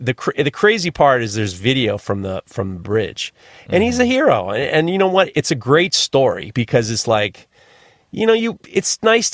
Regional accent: New York, United States; I'm from New York.

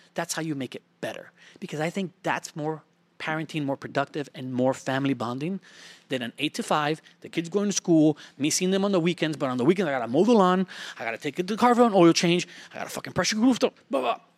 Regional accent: Miami, Florida, United States; Hey, so where I live, I'm from Miami, Florida. I live like 2 hours away from Miami now

